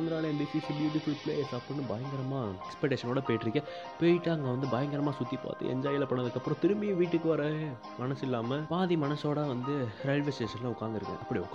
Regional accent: Thanjavur, Tamil Nadu, India; நான் தஞ்சாவூர் பக்கம் தாத்தா

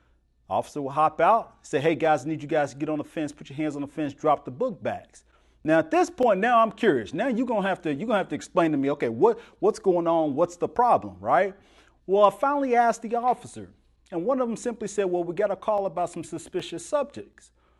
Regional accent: Nashville, Tennessee, United States; So in growing up in Nashville, one of the things that we had is that we had the Edge Hill Public Library.

